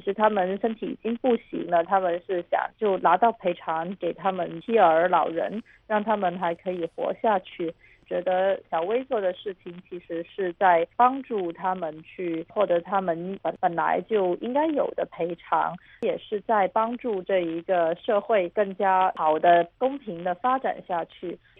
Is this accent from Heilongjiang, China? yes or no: no; Guangzhou, Guangdong, China; 因为我和她都是土生土长的广州人，我们从小就在这里长大